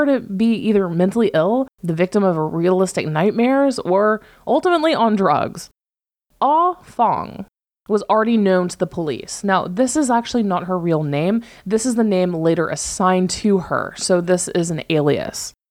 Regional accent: Nashville, Tennessee, United States; even though I was born and raised in Nashville.

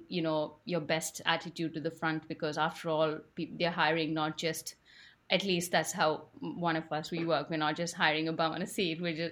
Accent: Chennai, Tamil Nadu, India; moved away as an adult; also born or lived in Kerala; now in United Kingdom; I was born and raised in India in a town in the south called Chennai. I'm from Kerala originally, so proud Indian here. And I moved to the UK about like 13 years ago to do my master's at Bournemouth.

